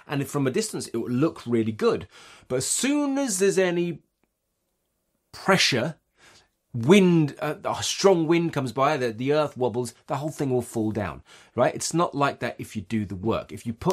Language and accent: English; England, United Kingdom; you know, I'm from England, right?